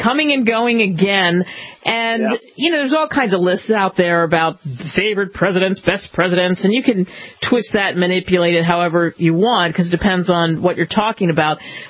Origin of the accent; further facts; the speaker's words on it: Pennsylvania, United States; I grew up just outside of Philly, and that's what we were taught.